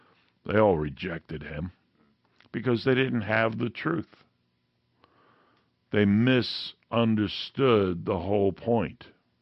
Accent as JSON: {"language": "English", "town": "Queens", "region": "New York", "country": "United States", "said": "just because I'm a kid from Queens that had concrete around me all the time, I can still understand this."}